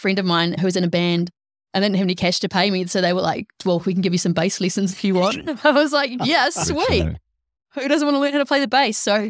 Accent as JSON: {"language": "English", "town": "Ballarat", "region": "Victoria", "country": "Australia", "said": "People think I'm a lunatic when I come down from Ballarat because I'm like, you know, like Ballarat's still got a good country vibe, right?"}